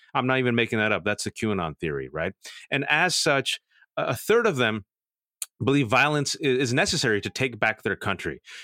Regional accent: California, United States; Remember the devastating fires in my home state of California?

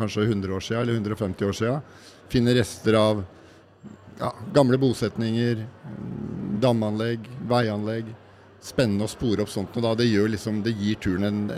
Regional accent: Oppsal, Oslo, Norway; Jeg vokste opp på Oppsal og etter hvert flyttet til Bøler og hatt Østmarka innen rekkevidde hele veien.

